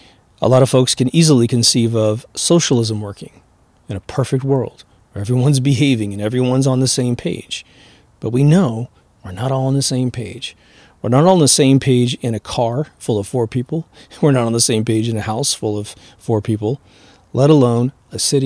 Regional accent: Kansas, United States; Like I grew up in Kansas. I could drive anywhere in Kansas, and as long as they recognize me as a fellow Kansan

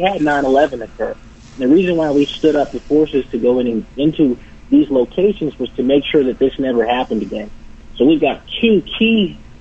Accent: United States; So as an American citizen, Kevin, we've got to ask ourselves, how far are we willing to go for our country?

